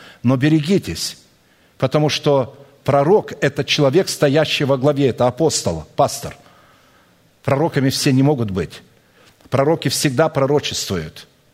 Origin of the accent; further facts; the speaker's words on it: Irkutsk, Irkutsk Oblast, Russia; born there; Я родился в Иркутске, в России, но я не являюсь патриотом этой страны и никогда не являлся, когда жил там.